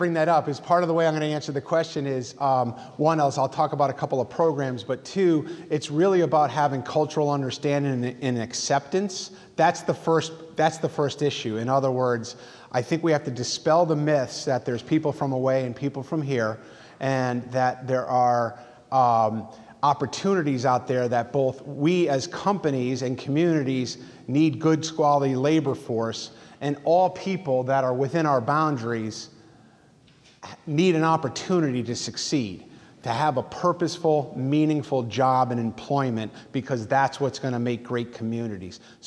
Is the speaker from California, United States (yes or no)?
no; Maine, United States; So I mentioned that I'm from Maine.